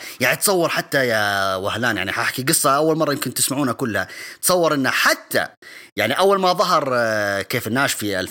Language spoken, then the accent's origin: Arabic; Bisha, Asir, Saudi Arabia; إذا في ناس يبون يعرفون، من محافظة بيشة، من مواليد بيشة، طبعا تقريبا في يوم 7 أكتوبر 1984. دبلوم صيدلة، تخرجت طبعا، درست في جدة هناك،